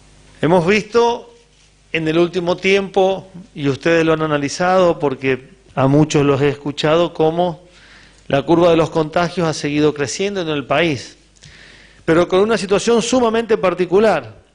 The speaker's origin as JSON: {"language": "Spanish", "town": "Pocito", "region": "San Juan", "country": "Argentina", "said": "como los positanos somos sanjuaninos"}